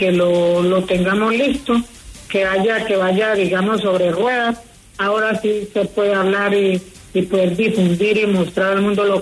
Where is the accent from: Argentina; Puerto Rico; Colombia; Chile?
Colombia; aunque no estamos en Colombia, somos colombianos, estemos donde estemos.